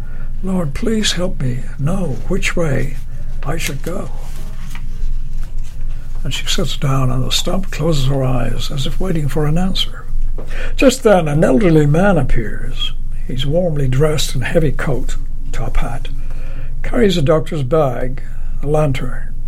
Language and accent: English; Ireland; Growing up in Ireland, it was kind of a natural thing